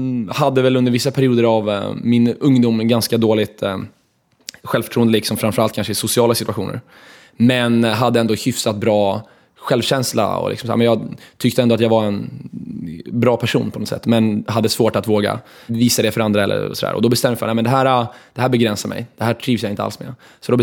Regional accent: Stockholm, Stockholm County, Sweden; Jag är från Stockholm och nu var jag Hjorthagen, så jag är Hjorthagskille.

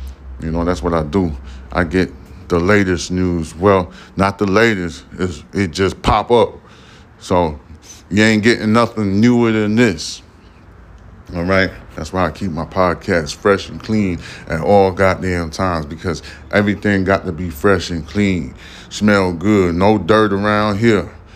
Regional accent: New York, United States; Everybody know I'm from New York.

